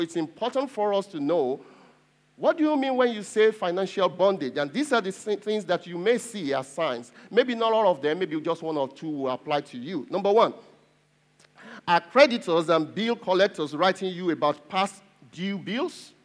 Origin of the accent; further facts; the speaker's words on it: Nigeria; I said naira because that's the currency in my home country.